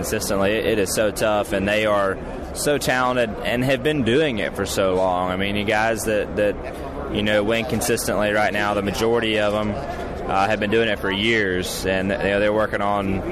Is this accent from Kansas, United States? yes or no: no; Georgia, United States; I'm from Georgia here as well, so just a good fit.